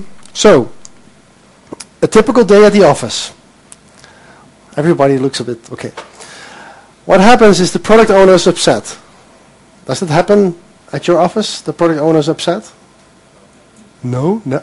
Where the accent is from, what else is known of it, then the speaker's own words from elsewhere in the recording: Netherlands; I'm obviously from the Netherlands.